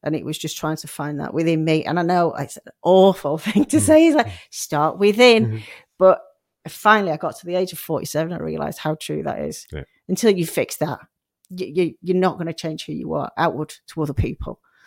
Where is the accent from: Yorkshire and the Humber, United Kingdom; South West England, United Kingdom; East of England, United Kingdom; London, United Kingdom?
Yorkshire and the Humber, United Kingdom; Sheffield; I was growing up in Sheffield